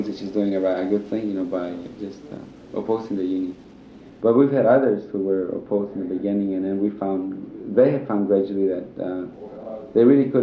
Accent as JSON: {"language": "English", "region": "California", "country": "United States", "tie": "born or raised there", "also_born_or_lived": "Yuma, Arizona", "said": "Well, I was born in Arizona, in Yuma, but I was raised, I suppose you could say, all over California, because I didn't have any one place that I could call home."}